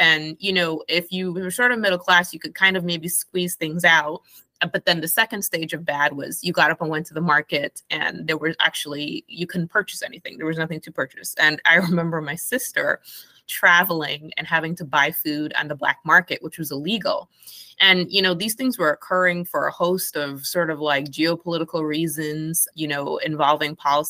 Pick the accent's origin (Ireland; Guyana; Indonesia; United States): Guyana; I grew up in Guyana, and in my family went through a lot of struggles and there was political turmoil in the country